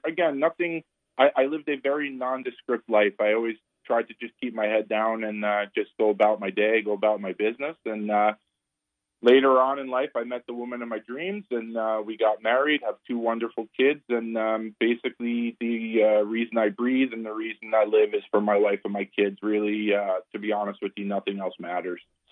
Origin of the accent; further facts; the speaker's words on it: New York City, New York, United States; also born or lived in Long Island; I grew up in Queens, New York, which is one of the boroughs outside of Manhattan.